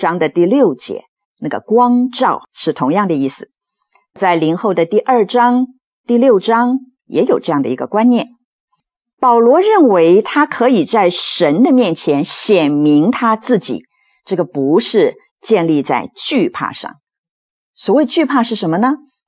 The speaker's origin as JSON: {"language": "Chinese", "country": "China", "said": "这也不是我们中国人说这个问心无愧啦"}